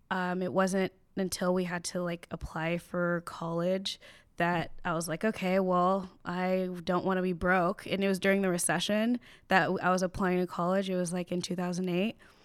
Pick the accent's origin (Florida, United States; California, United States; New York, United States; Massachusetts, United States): California, United States; Chino Hills; Yeah, so I grew up in Chino Hills. It's about an hour outside of LA.